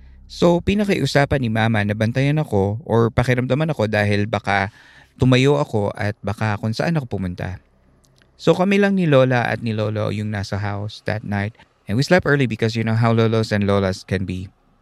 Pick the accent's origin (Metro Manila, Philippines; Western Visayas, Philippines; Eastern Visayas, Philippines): Eastern Visayas, Philippines; Si Tatay nung kabataan niya ay isang mangangaso at magsasaka dito sa amin sa Southern Leyte.